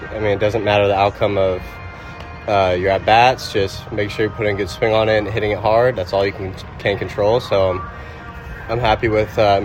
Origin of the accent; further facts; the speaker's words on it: California, United States; I grew up an Oakland A's fan.